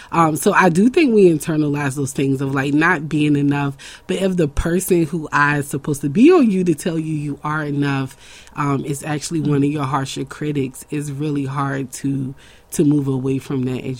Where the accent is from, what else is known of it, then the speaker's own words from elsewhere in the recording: the South, United States; I grew up in the South where colorism was a really big thing.